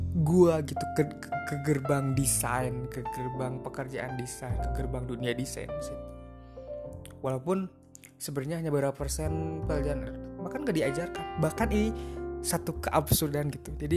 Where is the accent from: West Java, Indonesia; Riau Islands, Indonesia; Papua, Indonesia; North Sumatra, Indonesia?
West Java, Indonesia; Cimahi; Singkat cerita, gue akhirnya sekolah di salah satu SMK swasta di kota gue di Cimahi gitu.